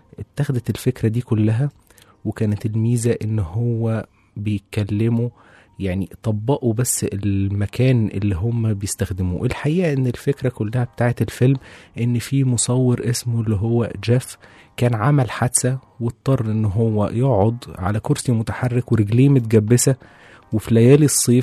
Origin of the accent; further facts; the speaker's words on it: Egypt; احنا ممكن يعني نخليه مرتبط عندنا في مصر